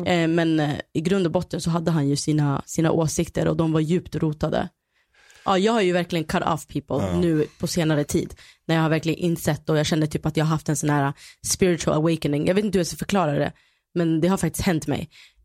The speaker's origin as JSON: {"language": "Swedish", "country": "Sweden", "said": "jag är andra generationens svensk liksom"}